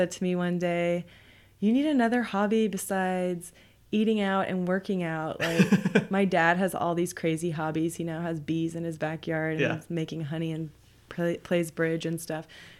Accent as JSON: {"language": "English", "town": "Houston", "region": "Texas", "country": "United States", "also_born_or_lived": "New York", "said": "time I lived in New York for 2 years and I had people visiting me from, Texas cause I went to UT and I was from Houston."}